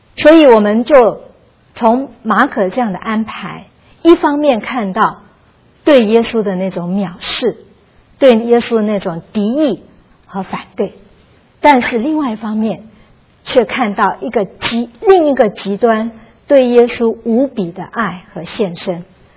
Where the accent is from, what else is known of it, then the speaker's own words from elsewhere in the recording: Taiwan; 就好像我们小时候在台湾的时候，那时候很多人家自己养鸡